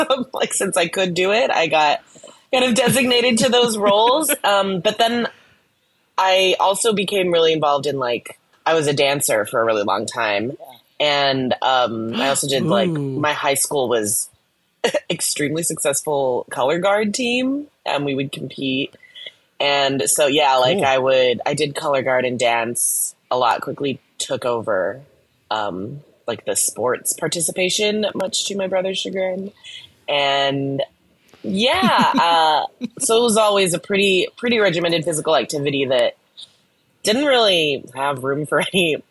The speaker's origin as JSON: {"language": "English", "town": "Union City", "region": "California", "country": "United States", "tie": "born or raised there", "said": "I grew up in the Bay Area, just south of Oakland, in a city called Union City. I rep the Bay very hard."}